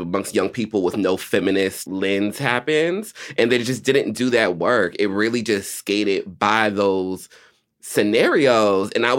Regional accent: Marietta, Georgia, United States; also born or lived in Atlanta; I'm from Georgia and I grew up a little bit in Atlanta, so don't get me started. So I was Marietta and then Atlanta when I got into my teens.

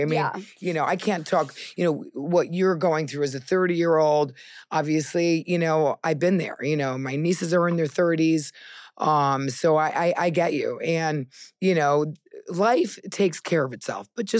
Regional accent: Connecticut, United States; Okay, I got heartbroken when I grew up in Connecticut. I was a nurse.

